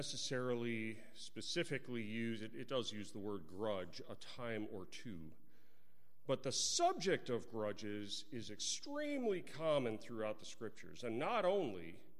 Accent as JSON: {"language": "English", "region": "Texas", "country": "United States", "tie": "born or raised there", "also_born_or_lived": "New York", "said": "I was born in New York State. We moved to Northeast Texas, and they called me a Yankee."}